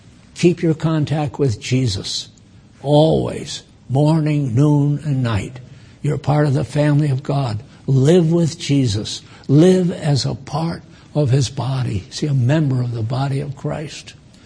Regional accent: Connecticut, United States; also born or lived in Maine; I was born in Maine and raised in Connecticut, so I'm one of the six original colonies, and I hate to see our nation going the way it is.

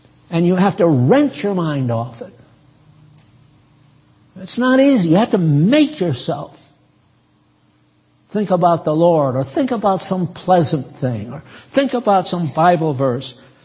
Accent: New England, United States; I was raised in New England, born in New England, and I'm American to the core.

